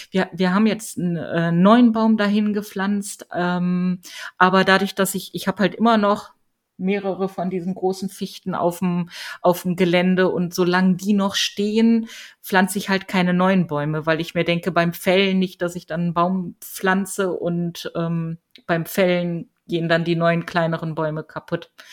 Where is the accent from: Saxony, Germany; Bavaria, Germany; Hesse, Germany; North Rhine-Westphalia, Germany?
North Rhine-Westphalia, Germany; Solingen; Ich komme ja aus Solingen und Solingen galt früher als das Regenloch Deutschlands.